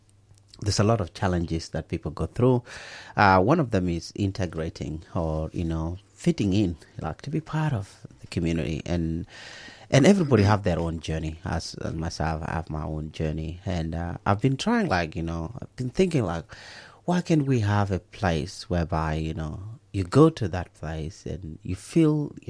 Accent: South Sudan; I come from South Sudan. They're quite far apart.

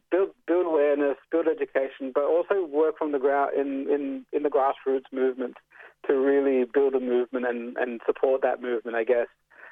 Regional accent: Chile; now in Australia; I was born in Chile. We came over as a migrant and grew up in the south in Fitzroy during the 80s and 90s.

